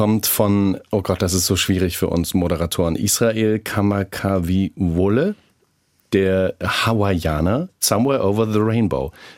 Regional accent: East Germany, Germany; Wir kommen beide aus dem Osten.

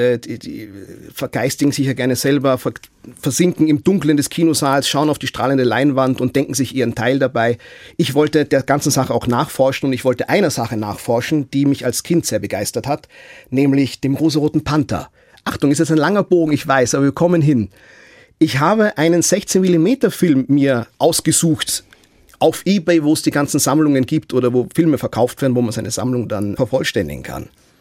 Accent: Vienna, Austria; moved away as an adult; now in Wiesbaden, Germany; Ich bin tatsächlich von Wien nach Wiesbaden gekommen als Schauspieler an Staatstheater Wiesbaden. Viele Leute, die das wissen, dass ich aus Wien komme und jetzt in Wiesbaden lebe

